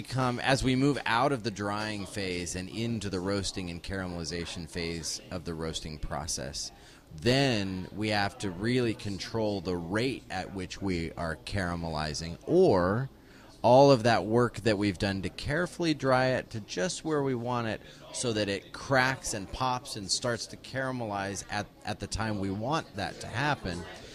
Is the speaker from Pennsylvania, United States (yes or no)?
no; Texas, United States; I'm originally from Texas.